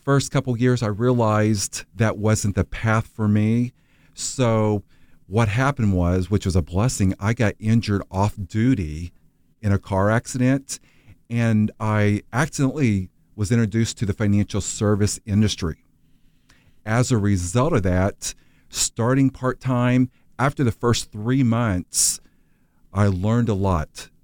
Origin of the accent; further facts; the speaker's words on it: Missouri, United States; I'm originally from Missouri, Southeast Missouri, from a small farming community.